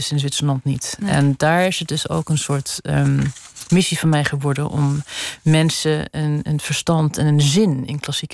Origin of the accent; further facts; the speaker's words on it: Netherlands; now in Switzerland; Ik kom dus uit Nederland, waar er een groot begrip is voor klassieke muziek.